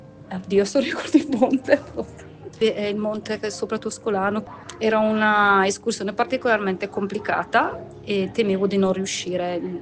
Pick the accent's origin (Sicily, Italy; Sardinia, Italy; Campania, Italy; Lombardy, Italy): Lombardy, Italy; Nuvolera; perché comunque sono di Nuvolera